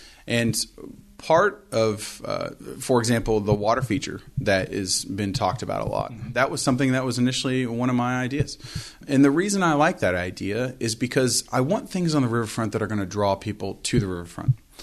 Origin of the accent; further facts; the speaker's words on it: Burlington, United States; moved away as an adult; So a little bit about myself, born and raised in Burlington, lived in the same house till the day I left for the military, spent 5 years active duty military